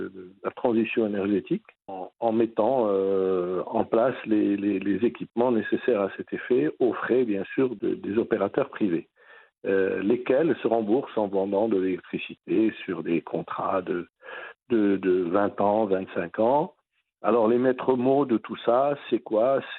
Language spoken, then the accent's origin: French; Morocco; Et en tant que Marocain, il faut qu'on garde un peu la tête bien vissée sur nos épaules.